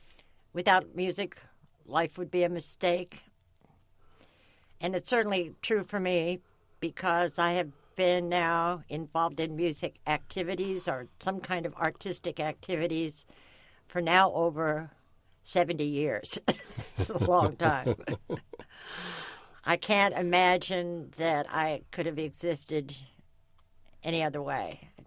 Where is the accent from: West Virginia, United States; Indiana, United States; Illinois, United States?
Illinois, United States; Quincy; I grew up in Quincy, Illinois.